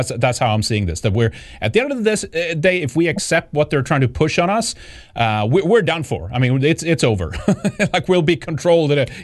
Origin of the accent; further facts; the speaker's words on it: Sweden; I'm from Sweden